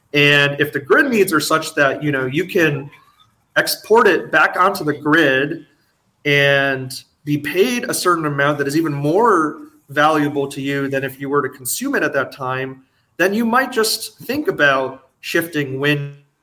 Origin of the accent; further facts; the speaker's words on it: Wisconsin, United States; Growing up in Wisconsin, I'm a huge Packers fan and Badgers fan